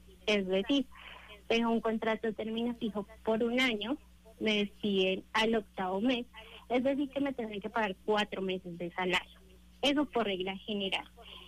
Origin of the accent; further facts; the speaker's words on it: Colombia; el llamado es a ser solidarios todos como sociedad, como colombianos